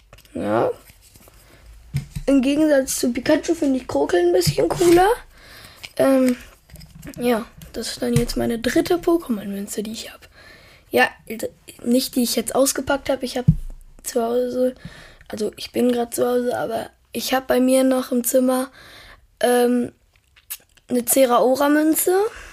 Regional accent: Germany; Also ich komme nicht aus den Niederlanden, ich komme aus Deutschland.

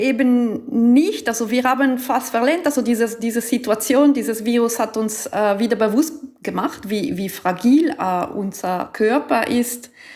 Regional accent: Ticino, Switzerland; ich bin auch aus dem Tessin

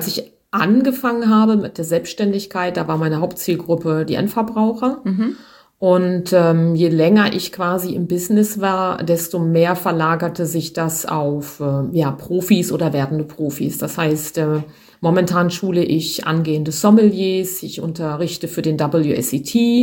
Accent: Seesen, Lower Saxony, Germany; ich wollte eigentlich unbedingt weg aus meiner Heimatstadt Seesen, weil das war mir alles zu klein und zu eng

